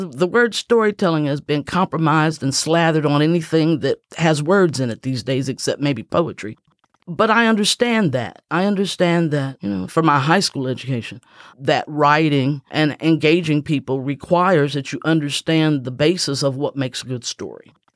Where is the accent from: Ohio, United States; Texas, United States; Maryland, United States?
Ohio, United States; Ironton; now in Cincinnati, United States; was born and raised in the River City of Ironton, Ohio, more correctly pronounced in the proper dialect, Arnton, Ohio. And I came to Cincinnati in 1972, a step migration.